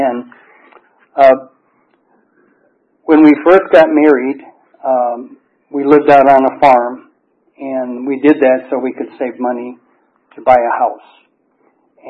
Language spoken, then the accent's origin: English; Chicago, Illinois, United States; born there; I lived in a household, and I was born in Chicago, Illinois, and I lived in a household where Dad was involved in the church, Mom had a choir in two churches